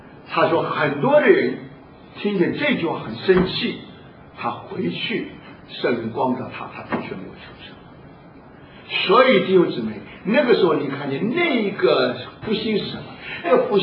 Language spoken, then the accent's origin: Chinese; Feicheng, Shandong, China; 那么费城，我是山东的费城。